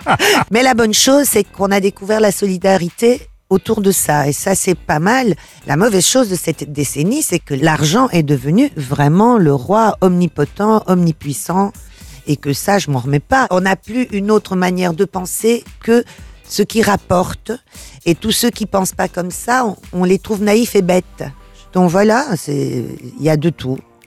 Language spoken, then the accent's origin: French; Brussels, Belgium; now in France; Moi, je venais de Bruxelles, j'étais une immigrée.